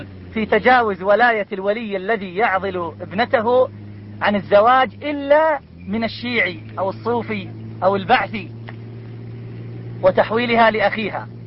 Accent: Iraq; تعلم يا شيخ أنه عندنا في العراق

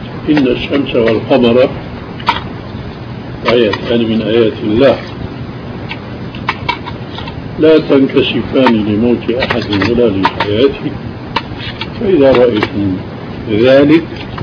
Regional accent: Levant, Syria; نعم مثلا عندنا بالشام كان في خرافة أنه القمر حينما يخسف

